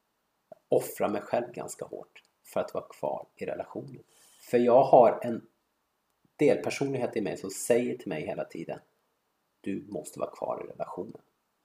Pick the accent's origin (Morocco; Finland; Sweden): Sweden; Stockholm, Stockholm County; jag är svensk. Jag är uppfostrad i Sverige, så jag har ju mitt hjärta i Sverige. Och i Stockholm.